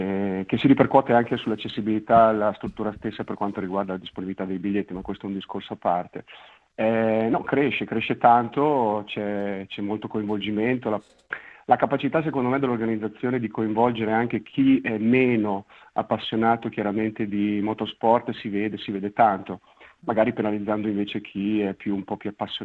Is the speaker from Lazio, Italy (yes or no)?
no; Fiorano Modenese, Emilia-Romagna, Italy; io sono di Fiorano